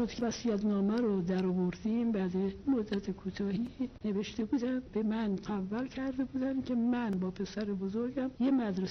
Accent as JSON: {"language": "Persian", "town": "Tehran", "region": "Tehran Province", "country": "Iran", "tie": "born or raised there", "said": "من سال 1314 متولد شدم در بازار تهران، بازار بین الحرمین هست اسمش. من در اونجا متولد شدم، در اونجا زندگی خانوادگی اونجا بوده و اکثریت خانواده من در همون محله بازار زندگی میکردن."}